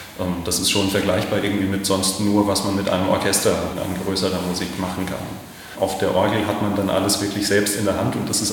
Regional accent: Bavaria, Germany; ich bin so ein bisschen im ländlichen Raum aufgewachsen in Franken

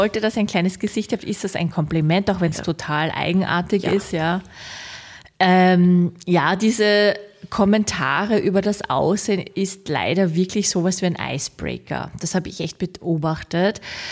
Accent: Austria; bei uns in Österreich

